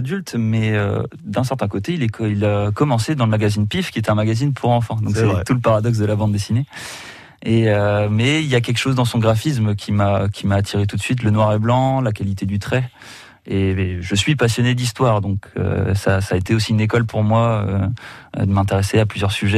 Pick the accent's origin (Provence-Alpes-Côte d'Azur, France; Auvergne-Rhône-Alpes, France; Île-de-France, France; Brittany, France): Brittany, France; Guingamp; also born or lived in Périgueux; j'habite à Guimac. J'ai grandi à Guingamp. Par contre, je suis né dans le Périgord. Je suis né à Périgueux. Mes parents travaillaient pendant 2-3 ans à Périgueux.